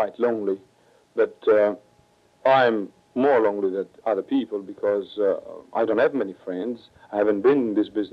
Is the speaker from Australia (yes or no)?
no; Italy; accent: Italian; English is a second language; now in United States; Impossible. Impossible to lose this accent, my Italian accent, and I don't think I want to.